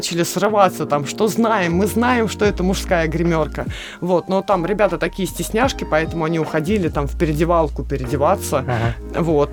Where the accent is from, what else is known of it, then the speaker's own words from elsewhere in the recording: Russia; Я единственный участник из России.